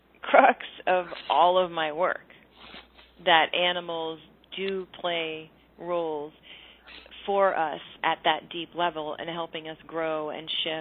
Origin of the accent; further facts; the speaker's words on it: Michigan, United States; I grew up in Michigan. There was no one talking about that stuff.